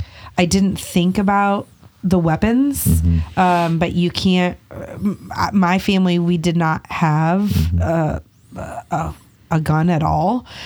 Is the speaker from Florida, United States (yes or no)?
no; Illinois, United States; moved away; I'm from Illinois originally. Haven't lived there in years.